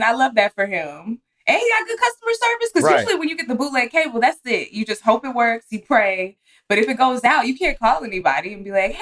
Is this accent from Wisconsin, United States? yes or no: no; Texas, United States; I'm from Texas.